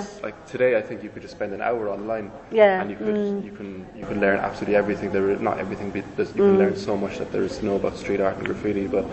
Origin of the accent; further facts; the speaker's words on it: Cork, Munster, Ireland; because I grew up in Ireland and there wasn't really a scene there. Well, there was a scene in Dublin, but I'm from Cork, which is a much smaller city, about 200,000 people